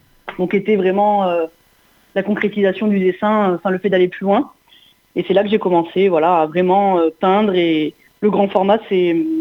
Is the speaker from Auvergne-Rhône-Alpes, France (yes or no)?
no; Montpellier, Occitanie, France; born there; j'ai 33 ans. Je suis née à Montpellier et je suis artiste peintre. J'ai exercé depuis plus de 12 ans à Paris et depuis peu, je suis revenue dans la région de Montpellier